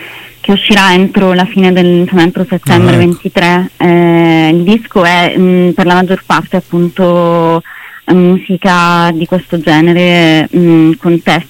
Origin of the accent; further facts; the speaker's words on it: Palermo, Sicily, Italy; Io sono palermitana.